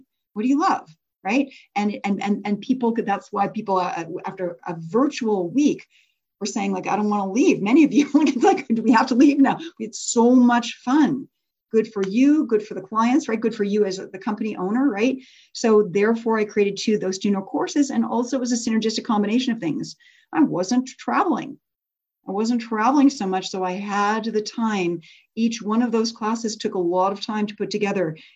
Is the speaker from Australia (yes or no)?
no; Canada; you notice that I'm a Canadian charging in US dollars.